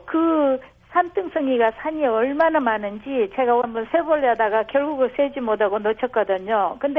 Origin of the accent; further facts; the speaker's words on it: South Korea; now in West Virginia, United States; 꼭 제가 어렸을 때 살았던 한국 같은 그런 느낌을 받은 곳이 여기 웨스트 버지니아 같아요.